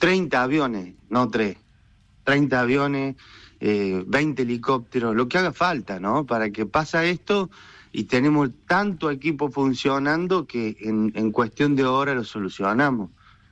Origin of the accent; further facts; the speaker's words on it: Córdoba, Argentina; yo soy cordobés